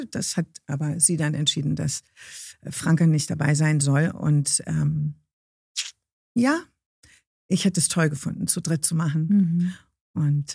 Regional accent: Germany; Ich bin ein Bodenseekind, da lege ich großen Wert drauf. Ich bin keine Berlinerin. Ich komme vom Bodensee.

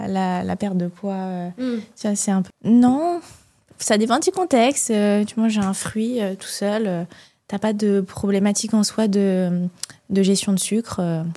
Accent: Brittany, France; Je suis bretonne, mais je dis oui quand même.

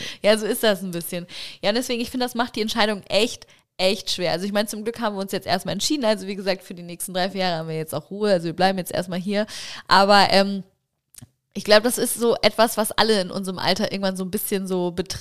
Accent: Hamburg, Germany; also ich bin ja auch in Niendorf groß geworden in Hamburg, das ist ja auch relativ nah an der Stadtgrenze zu Schleswig-Holstein.

